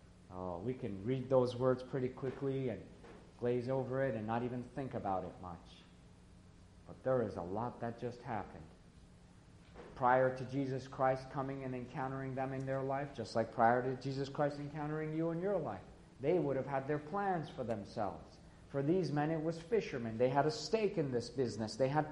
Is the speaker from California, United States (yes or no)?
no; New York, United States; English is a second language; I grew up in New York State, a child of two worlds. I grew up in the school systems. I was learning English and being a student in the school systems of New York State.